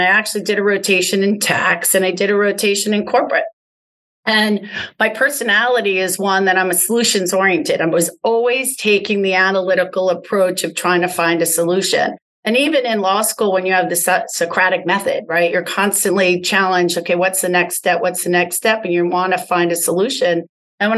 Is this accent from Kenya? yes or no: no; New York, United States; born there; So David, I was born in New York on Long Island, and my mother was an immigrant from the United Kingdom